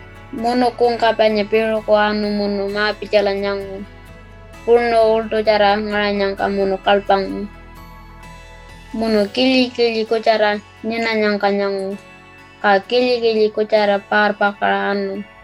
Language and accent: English; Australia; and I am from Tichikala and I am living on Aranda country.